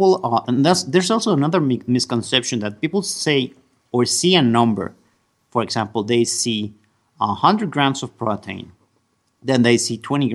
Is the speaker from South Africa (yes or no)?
no; Mexico; basically because I'm from Mexico. I live in Mexico